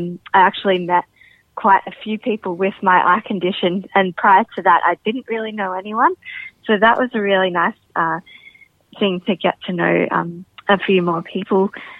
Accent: Nambucca Heads, New South Wales, Australia; also born or lived in Newcastle; I am originally from Nambucca Heads, which is a really small town near Coffs Harbour. And I grew up there until I was about 15 and then moved to Newcastle and finished my high school in Newcastle.

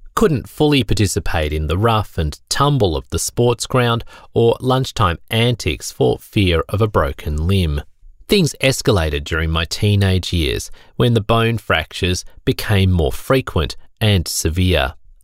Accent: Brisbane, Queensland, Australia; I grew up in Brisbane, in what would be considered a mainstream family.

